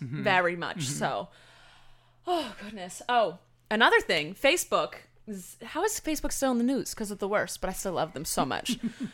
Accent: United States; I want it now. I'm American.

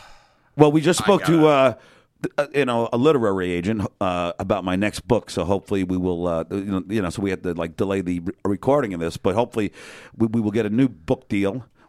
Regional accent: New York, United States; So if I sound like Dice, it's because I sound like my roots from New York. That's how people fucking talk.

